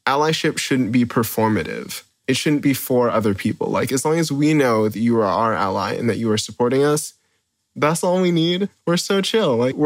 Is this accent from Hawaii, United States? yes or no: yes; Hawaii, United States; This one kind of hits home for me because I grew up here in Hawaii.